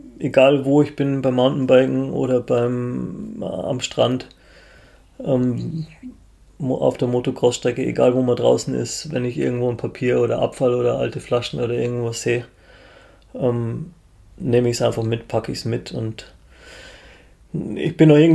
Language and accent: German; Munich, Bavaria, Germany; Was mir als Münchner immer schon irgendwo im Kopf geblieben ist